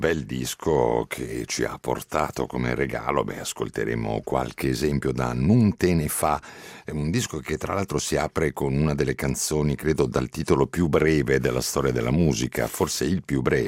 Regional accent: Ticino, Switzerland; Io poi da svizzero non avevo chance proprio.

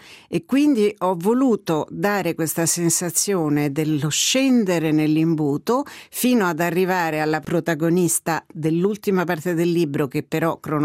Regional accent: Rome, Lazio, Italy; accent: Roman Italian; first language it; la mia lingua madre è l'italiano, che come gli ascoltatori e le ascoltatrici se ne staranno rendendo conto è un italiano di Roma. Però studiando in una scuola francese la lingua più di cultura, diciamo, è stata sempre per me il francese.

